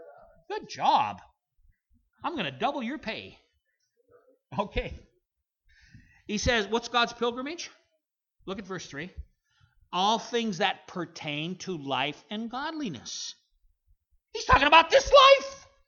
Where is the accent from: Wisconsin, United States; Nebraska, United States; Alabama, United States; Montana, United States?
Montana, United States; I'm from Western Montana. We're surrounded by Mormons who do good works.